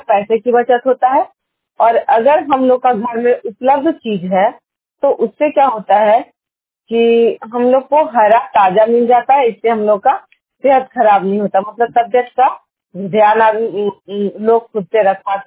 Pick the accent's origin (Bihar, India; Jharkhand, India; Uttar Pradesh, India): Bihar, India; Nawada; और मैं नवादा डिस्ट्रिक्ट से बिलोंग करती हूँ